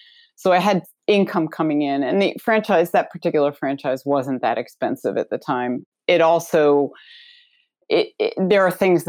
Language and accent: English; Connecticut, United States; moved away as an adult; also born or lived in New York; now in Baltimore, United States; I was born in New York, raised in Connecticut, and moved to Baltimore in 1999.